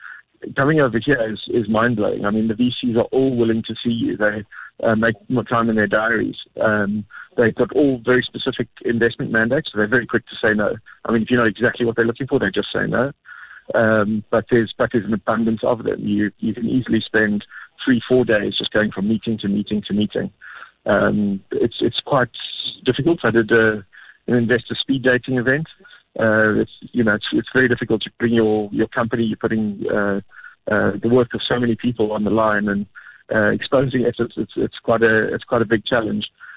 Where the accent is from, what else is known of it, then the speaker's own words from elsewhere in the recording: South Africa; as a South African, house business, we're doing okay.